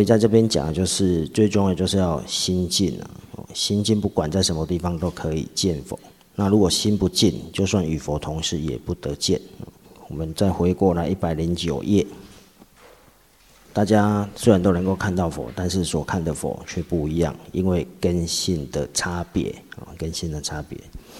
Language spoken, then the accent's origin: Chinese; Taiwan; 像我们台湾人，我们还要分这个南部北部的，对不对？